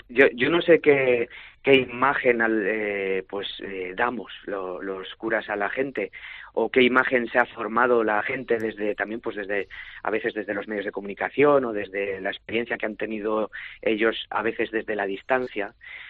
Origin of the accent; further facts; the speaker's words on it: Moruela de los Infanzones, Castile and León, Spain; cuando vivía en el pueblo, yo soy de Moruela de los Infanzones, un pueblecito cerca de la ciudad de Zamora